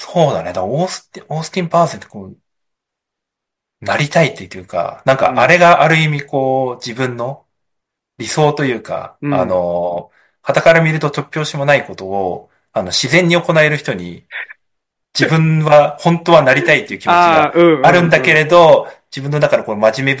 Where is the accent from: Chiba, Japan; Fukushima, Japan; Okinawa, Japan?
Chiba, Japan; born there; 千葉県生まれの自分には、やっぱ縁遠いんですよ。